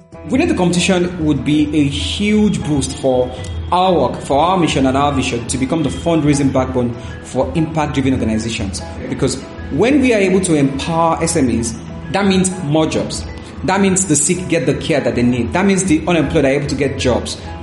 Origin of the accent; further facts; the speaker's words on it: Nigeria; I'm 32 years old. I'm from Nigeria.